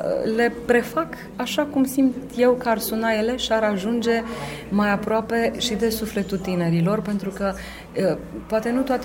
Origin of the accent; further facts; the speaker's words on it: Romania; m-a făcut să mă simt mândră că sunt româncă